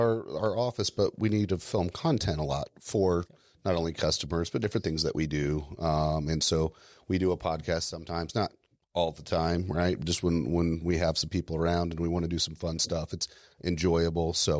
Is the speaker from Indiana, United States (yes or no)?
yes; Indiana, United States; I grew up here in Indiana.